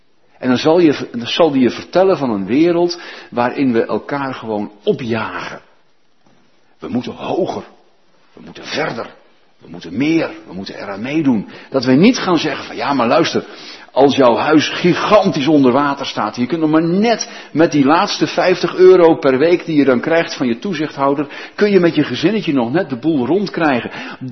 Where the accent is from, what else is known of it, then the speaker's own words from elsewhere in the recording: Almere, Flevoland, Netherlands; Wij gewoon als West-Europeanen, als Nederlanders, als Almeerders, daar willen we niet meer op reageren.